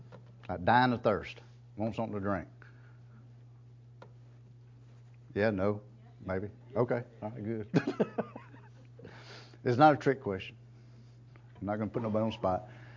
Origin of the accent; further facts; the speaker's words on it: Oakhurst, Texas, United States; also born or lived in Huntsville; Right, I was born in Huntsville, a hospital. Raised in Oakhurst, okay?